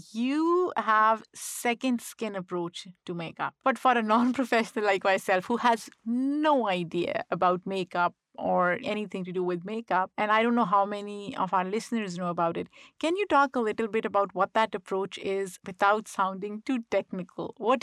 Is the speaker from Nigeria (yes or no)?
no; Pakistan; growing up in Pakistan